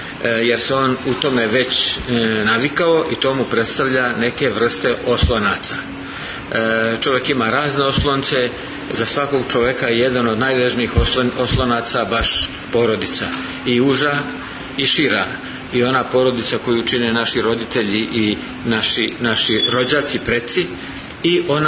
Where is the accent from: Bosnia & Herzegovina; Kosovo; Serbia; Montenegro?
Montenegro; Mi smo Crnogorci i Srbi iz naših brda i plemena